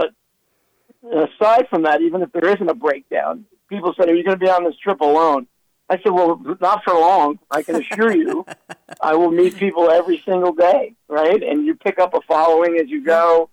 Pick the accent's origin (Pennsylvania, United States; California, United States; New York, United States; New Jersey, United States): New York, United States; now in Florida, United States; here's a guy from born and raised in New York, lives in Florida.